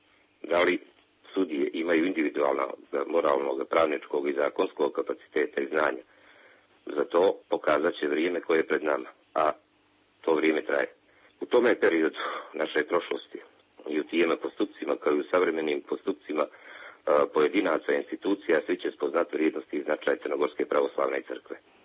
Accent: Montenegro; Mi građani države Crne Gore teško i uz mnogo odricanja smo se izborili za vjersku toleranciju ovdje kod nas u Crnoj Gori.

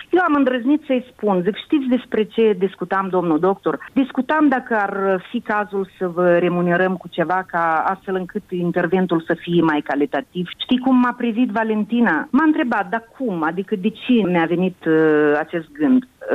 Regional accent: Moldova; now in Italy; Eu nicăiuri nu sunt înscrisă ca moldoveancă, eu peste tot sunt înscrisă ca româncă.

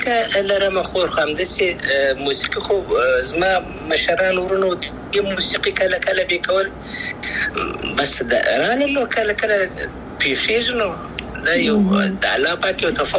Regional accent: Afghanistan; افغانستان خو زما دی زه افغان یم ان شاء الله بیا به افغانستان ته ولاړ سم

